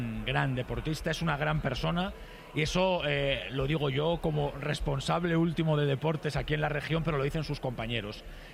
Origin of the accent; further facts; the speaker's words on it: Community of Madrid, Spain; cada vez somos más los madrileños que practicamos mucho deporte